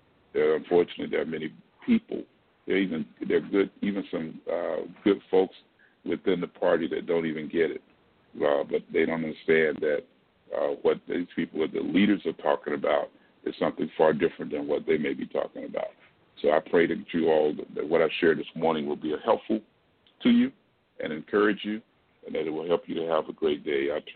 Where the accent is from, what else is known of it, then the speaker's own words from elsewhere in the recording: Florida, United States; Well, you know, it seems like my home state of Florida has always, it's now become the example for many of these challenges.